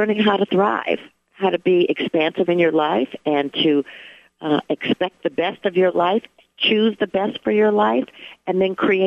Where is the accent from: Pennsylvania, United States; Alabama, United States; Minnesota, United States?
Minnesota, United States; born there; You know, I was born in Minnesota, and I was born to this incredibly beautiful and brilliant woman